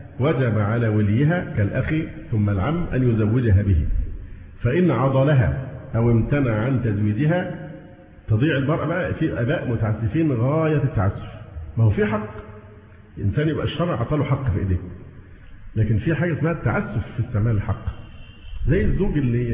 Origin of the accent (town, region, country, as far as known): Egypt